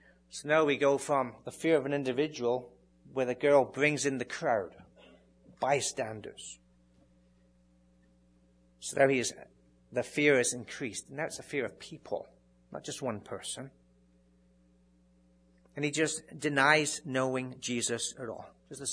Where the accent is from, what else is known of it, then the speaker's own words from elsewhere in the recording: England, United Kingdom; accent: English; My English accent just gives me away sometimes. Have you noticed? Sometimes it gives me away.